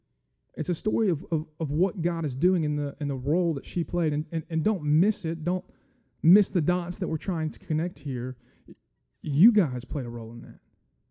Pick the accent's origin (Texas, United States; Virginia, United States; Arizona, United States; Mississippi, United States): Mississippi, United States; Jackson; now in Corinth, United States; I love Corinth. I'm from Jackson. I love Corinth. I'd prefer to live here over Jackson.